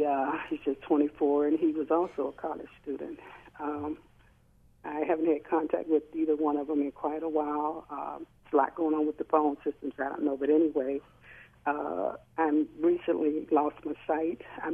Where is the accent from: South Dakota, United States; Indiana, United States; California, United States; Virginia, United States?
Virginia, United States; now in Maryland, United States; I've only been in Maryland about a year. I'm from Virginia, and I like it since I've been here.